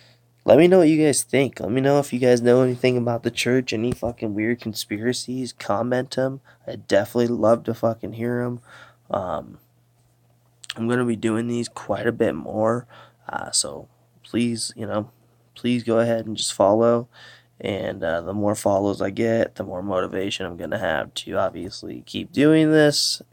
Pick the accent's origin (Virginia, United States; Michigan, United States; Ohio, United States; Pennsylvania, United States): Michigan, United States; moved away; also born or lived in Detroit; I'm from Michigan, all right? Born in Detroit, lived outside of Detroit in like a small little town, and I was in Cub Scouts.